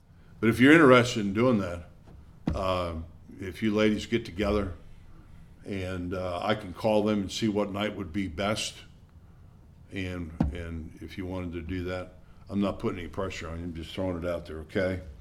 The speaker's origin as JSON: {"language": "English", "town": "Milwaukee", "region": "Wisconsin", "country": "United States", "tie": "born or raised there", "said": "even my hometown of Milwaukee or Detroit?"}